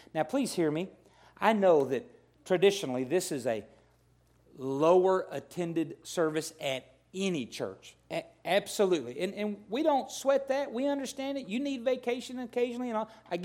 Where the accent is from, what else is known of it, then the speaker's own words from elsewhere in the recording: the South, United States; I'm a Southerner. I celebrate three times a day.